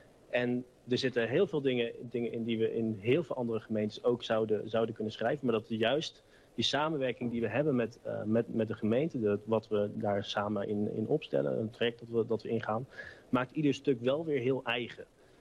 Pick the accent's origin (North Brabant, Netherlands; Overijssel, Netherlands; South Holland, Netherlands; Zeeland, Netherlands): Overijssel, Netherlands; Deventer; En ik kom er wel uit Deventer en ik vertel erover